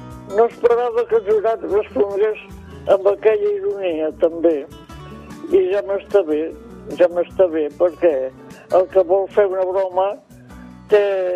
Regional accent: Catalonia, Spain; i a més perquè sóc catalana.

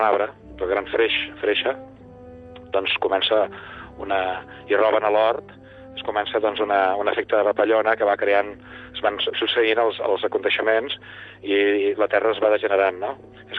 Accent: Moià, Catalonia, Spain; jo soc de Mollà, que allà tenim el carrer Richard Wagner i el bar més important del poble es diu Sant Graal.

